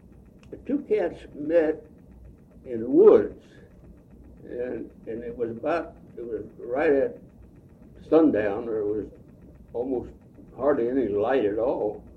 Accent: Palestine, Texas, United States; My hometown was Palestine, Texas, East Texas, and we had lots of colored people there.

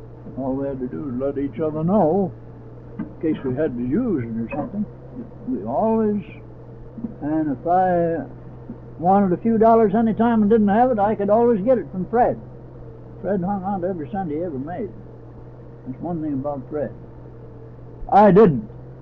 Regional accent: Ontario, Canada; born there; I was born in Elsecraig, Ontario. That's about 27 or 28 miles northwest of London, Ontario.

